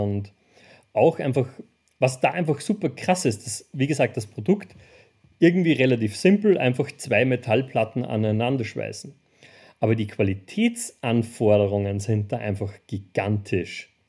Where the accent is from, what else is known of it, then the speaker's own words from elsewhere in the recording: Austria; moved away as an adult; also born or lived in Poland; now in Germany; Ursprünglich komme ich aus Österreich, bin auch dort geboren, aufgewachsen über Jahre, bin dann beruflich nach Polen gekommen, habe über, ich glaube, fast 7 Jahre in Polen, in Poznan gewohnt und bin aktuell lebe ich in Deutschland.